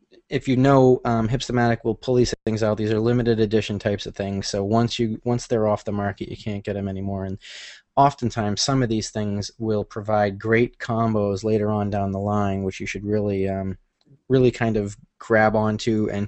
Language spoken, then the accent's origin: English; Sanford, Florida, United States; I grew up in Sanford, Florida, right outside of Orlando.